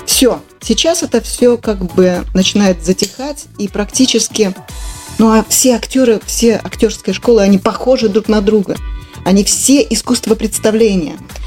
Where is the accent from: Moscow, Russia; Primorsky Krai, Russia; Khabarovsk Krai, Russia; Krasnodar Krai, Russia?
Khabarovsk Krai, Russia; Komsomolsk-on-Amur; born there; Мы все родились в Комсомольске. Люся родилась в Комсомольске, Герман, Дима, я.